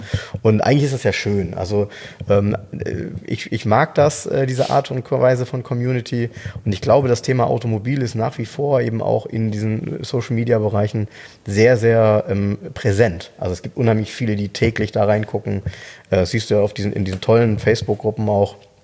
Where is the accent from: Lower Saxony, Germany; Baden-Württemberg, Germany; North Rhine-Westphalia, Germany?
Lower Saxony, Germany; Soltau; Ich habe damals in Soltau, jetzt kommt wieder meine Heimat